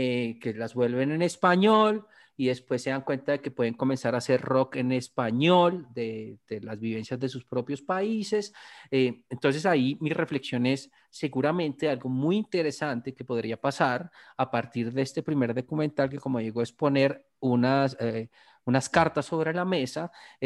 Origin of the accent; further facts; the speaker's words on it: Colombia; los cuatro que estamos hablando aquí somos colombianos